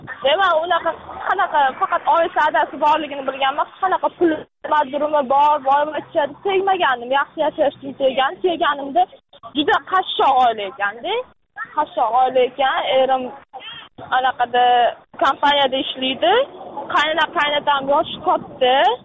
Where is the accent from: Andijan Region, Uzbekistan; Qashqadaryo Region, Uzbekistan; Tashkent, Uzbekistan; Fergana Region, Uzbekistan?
Tashkent, Uzbekistan; now in South Korea; Toshkentdanman, Yunusobod tumanidan. Toshkent Yunusobod tumanidan.